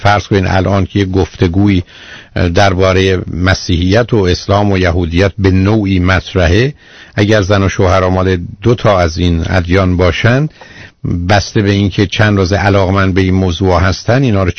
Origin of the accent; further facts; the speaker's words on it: Iran; من به عنوان یه ایرانی یه مجموعه ای از باورها و اعتقادات و نگاه و نظر و انتظار و عمل دارم که ژاپنی یا یه امریکایی نداره